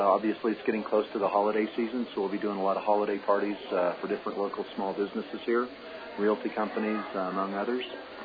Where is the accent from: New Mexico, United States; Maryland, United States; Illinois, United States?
New Mexico, United States; Farmington; now in Santa Fe, United States; Actually, I grew up in Farmington, went to school in Las Cruces